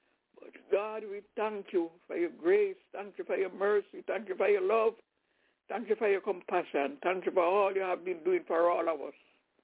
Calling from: Albany, New York, United States; Sister Barnaby, I'm calling from Albany, New York.

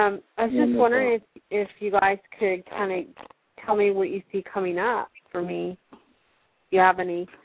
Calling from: Florida, United States; from Florida.

